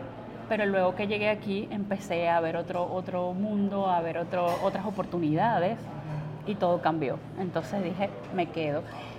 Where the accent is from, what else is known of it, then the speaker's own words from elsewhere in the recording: Venezuela; venezolana, inmigrante como muchos que nos ven